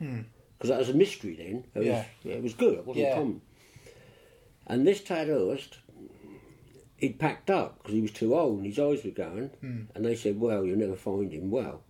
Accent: Tiptree, East of England, United Kingdom; I come from Tiptree.

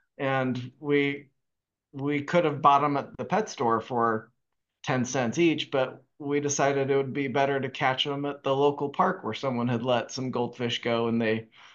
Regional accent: Bountiful, Utah, United States; But that's a little background on me growing up in Bountiful, Utah

